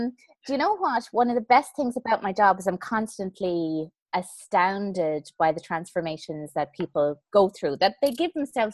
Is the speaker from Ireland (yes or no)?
yes; Ireland; now in Canary Islands, Spain; I'm originally from Ireland, 45 years old, currently coming to you from the Canary Islands in southern Spain.